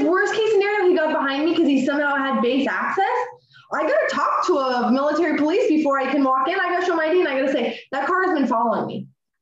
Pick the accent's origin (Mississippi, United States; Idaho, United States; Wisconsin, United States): Idaho, United States; So I'm from Idaho.